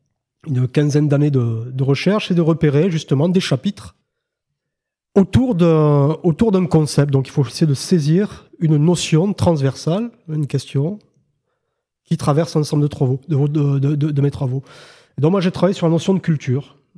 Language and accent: French; Bressols, Occitanie, France; Ouais, donc moi, je suis né dans le Bacquercy, du côté de Bressols, au milieu des champs de pommiers. Voilà, donc moi, j'ai vécu simultanément dans deux mondes.